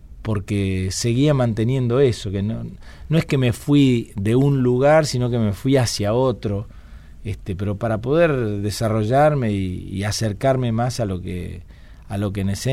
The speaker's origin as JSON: {"language": "Spanish", "town": "Paraná", "region": "Entre Ríos", "country": "Argentina", "tie": "born or raised there", "moved": "as an adult"}